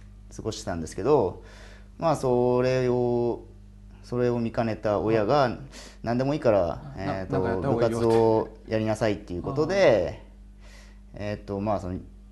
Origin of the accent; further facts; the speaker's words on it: Yurihonjo, Akita, Japan; 僕は秋田県の由利本荘市出身で